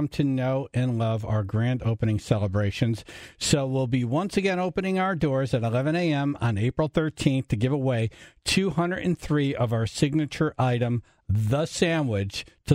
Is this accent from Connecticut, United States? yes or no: yes; Oxford, Connecticut, United States; Well, this is exciting news. Haven Hot Chicken coming to Newington. And Oxford